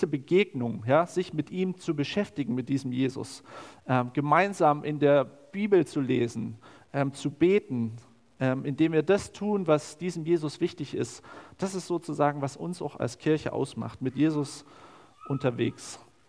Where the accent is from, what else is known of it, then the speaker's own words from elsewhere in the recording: Cottbus, Brandenburg, Germany; wenn so kommt, ich komme aus Cottbus.